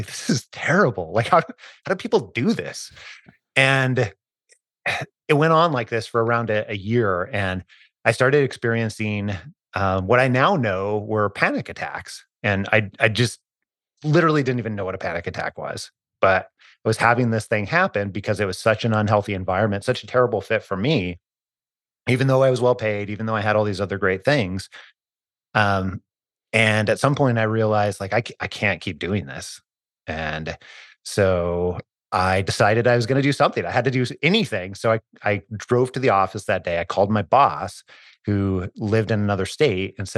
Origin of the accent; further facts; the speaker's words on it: Idaho, United States; I was born and raised in Northern Idaho, almost as far as you can go before you hit the Canadian border, but I grew up pretty poor.